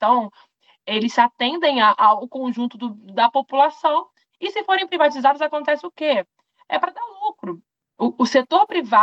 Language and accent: Portuguese; Rio de Janeiro, Brazil; Eu cresci no Fonseca, ali